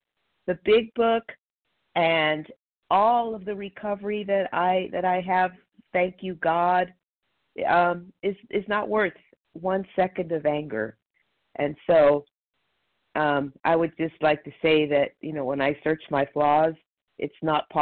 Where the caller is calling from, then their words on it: Palmdale, California, United States; I am calling from Palmdale, California.